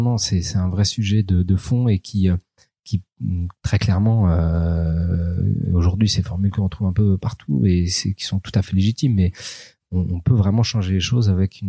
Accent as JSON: {"language": "French", "town": "Paris", "region": "Île-de-France", "country": "France", "said": "on est fasciné en tant que Parisien, personne qui aime pas du tout du terroir, nous, absolument pas. On est purement autodidacte, on est né en ville et on aime la ville"}